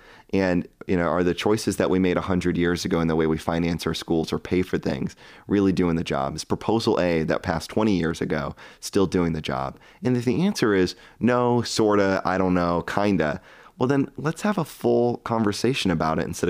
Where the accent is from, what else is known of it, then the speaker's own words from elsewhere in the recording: South Dakota, United States; You know, I grew up in South Dakota, and we had a legislature that convened for 7 or 8 weeks a year.